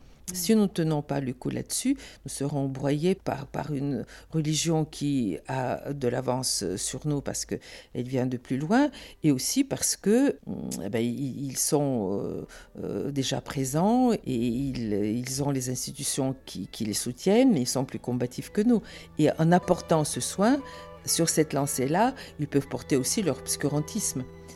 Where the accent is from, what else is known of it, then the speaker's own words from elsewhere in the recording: Bulgaria; Quand j'étais ado en Bulgarie, c'était le moment des Spoutnik, des découvertes comme ça, du cosmos, etc.